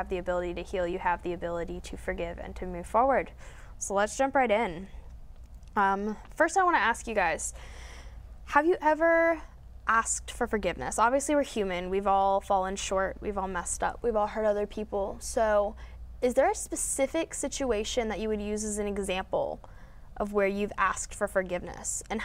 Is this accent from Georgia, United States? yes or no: no; Tennessee, United States; I'm from Tennessee